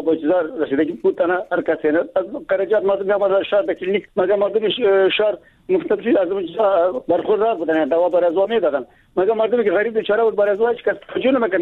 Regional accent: Baghlan, Afghanistan; ما از بغلان هستم

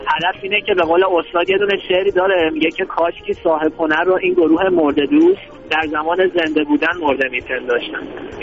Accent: Isfahan, Iran; من روی شهرم که اصفهان هست خیلی تعصب دارم، اون شهرمو دوست دارم. همیشه هم افتخار کردم که بچه اصفهان هستم.

